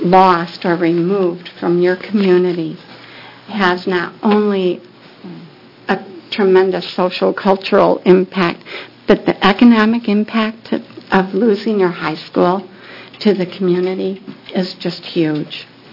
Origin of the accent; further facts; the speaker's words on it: Oregon, United States; I just would like to let you know that I am from Lincoln County.